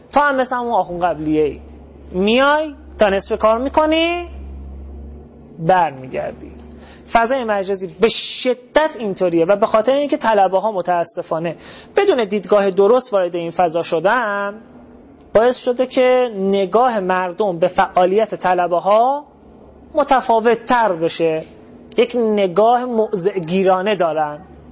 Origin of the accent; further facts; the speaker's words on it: Mashhad, Razavi Khorasan, Iran; من و بچه مشهدم دیگه، میرفتم مشهد تبلیغ